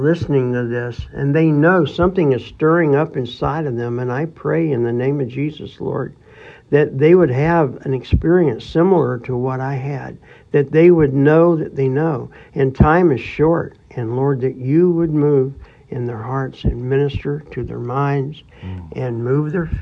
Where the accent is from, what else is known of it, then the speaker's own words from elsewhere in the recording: the South, United States; I was born and raised here in the South.